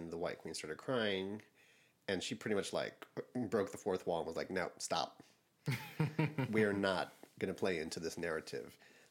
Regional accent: Chicago, Illinois, United States; Bitch, I'm from Chicago.

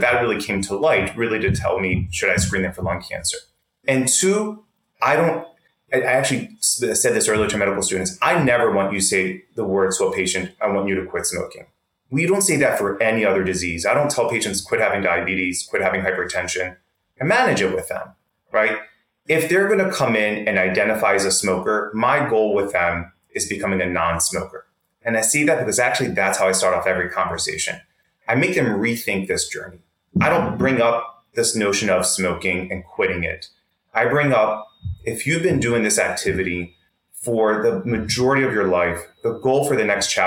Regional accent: Baltimore, Maryland, United States; I am a Greek American born and raised in Baltimore to Greek immigrant parents who really just enjoys travel and being a dad.

